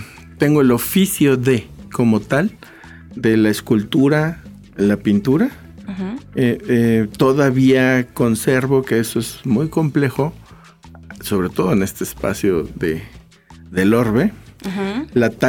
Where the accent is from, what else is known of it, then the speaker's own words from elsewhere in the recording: Coyoacán, Mexico City, Mexico; born there; es porque yo nací en Coyoacán.